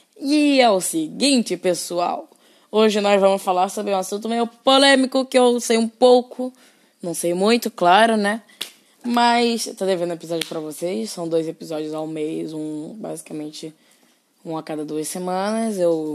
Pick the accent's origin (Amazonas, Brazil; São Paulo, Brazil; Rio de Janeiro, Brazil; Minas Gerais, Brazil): Rio de Janeiro, Brazil; Eu sou carioca. Nasci no Rio.